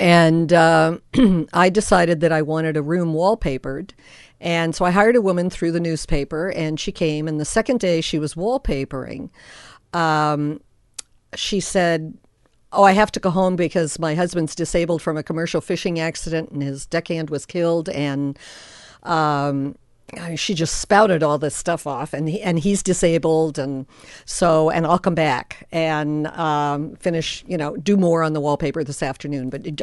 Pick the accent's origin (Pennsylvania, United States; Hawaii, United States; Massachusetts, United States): Massachusetts, United States; Framingham; also born or lived in New York City; now in Gustavus, United States; I grew up in Framingham Center, Massachusetts, okay. And then also in Greenwich Village New York City.